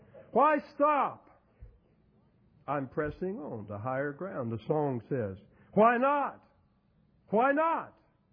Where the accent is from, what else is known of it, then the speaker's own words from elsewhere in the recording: the South, United States; I grew up in the South, and we would talk about that.